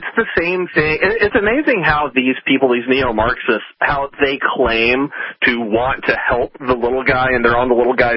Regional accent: Arkansas, United States; The people in my hometown with 500 people in Arkansas.

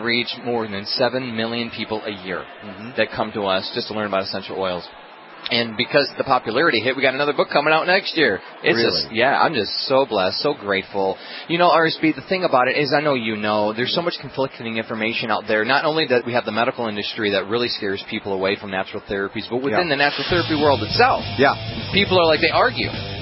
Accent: Atlanta, Georgia, United States; You're my hometown, man. I found out you're in the ATL.

